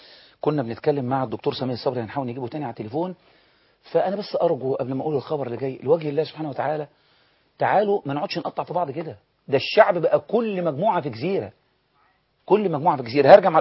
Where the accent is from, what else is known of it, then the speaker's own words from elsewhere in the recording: Egypt; من حقي كمصري